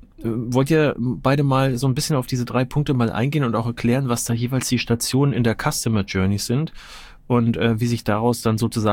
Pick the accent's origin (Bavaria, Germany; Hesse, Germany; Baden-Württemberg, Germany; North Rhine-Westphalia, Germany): Bavaria, Germany; Nuremberg; born there; weil ich bin in Nürnberg geboren und größte Zeit meines Lebens auch ansässig gewesen.